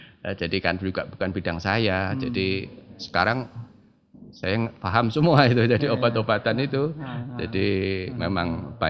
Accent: Surabaya, East Java, Indonesia; Lahir di Surabaya.

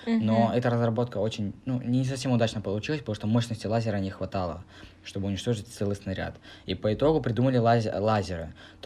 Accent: Kazakhstan; Играет, наверное, роль то, что мы из Казахстана, а в Казахстане очень много наций, около 130 наций.

